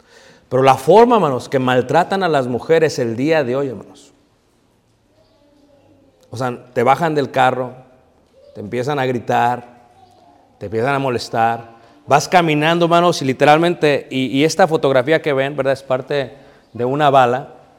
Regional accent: Mexico; now in United States; no, pues yo soy mexicano. Ah, ¿mexiquí? Le digo, ya, yeah, ¿mexiquí? Le digo, ¿mexiquí? Pero vivo en Americaní.

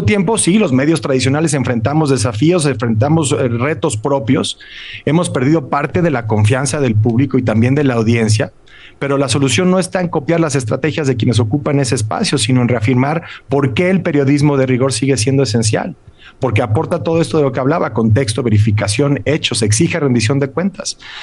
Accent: Mexico; yo soy un reportero mexicano.

